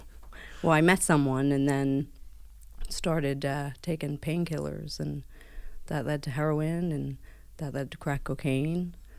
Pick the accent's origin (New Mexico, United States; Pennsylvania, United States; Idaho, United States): Pennsylvania, United States; Philadelphia; moved away as an adult; also born or lived in New York; I come from Philadelphia, Pennsylvania in America. And, yeah, I was born and reared there and never left until I came here.